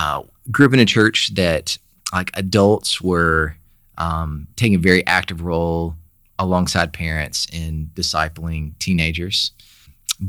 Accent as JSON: {"language": "English", "town": "Sylacauga", "region": "Alabama", "country": "United States", "tie": "born or raised there", "said": "Where my dad's the pastor there, and so that's the kind of environment I grew up in Sylacauga, Alabama."}